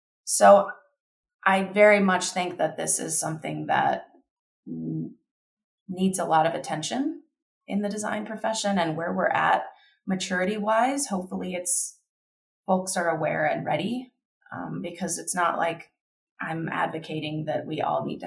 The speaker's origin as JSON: {"language": "English", "region": "Kentucky", "country": "United States", "tie": "born or raised there", "said": "I grew up in Kentucky. So, you know, Buddhist principles are there, but certainly not as predominant as, you know, Christian practices."}